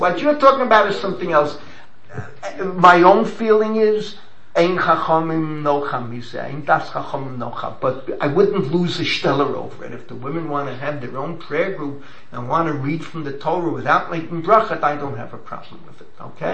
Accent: Lithuania; I know, I come from Lithuania. We didn't sing

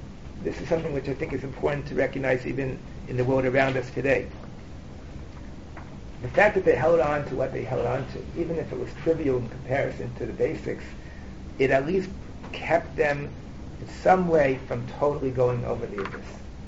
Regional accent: New York City, New York, United States; I remember growing up in the Lower East Side, I used to see Rosh Hashanah going to Tashkach on the river, the East River Drive.

